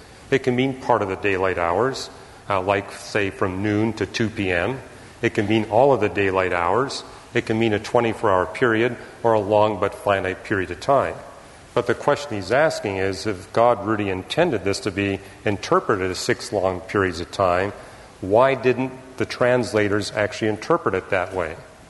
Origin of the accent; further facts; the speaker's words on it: Canada; born there; I was born in Canada, not the United States.